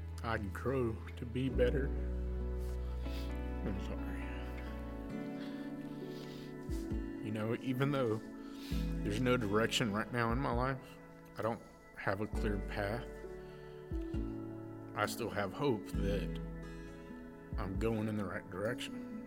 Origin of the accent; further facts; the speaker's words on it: Jones Creek, Texas, United States; I grew up in Jones Creek, small Baptist church.